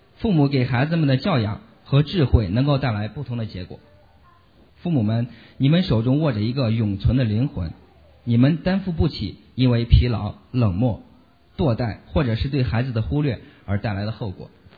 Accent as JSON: {"language": "Chinese", "region": "Shaanxi", "country": "China", "said": "我们陕西人说，带个娃比管三亩地还累。"}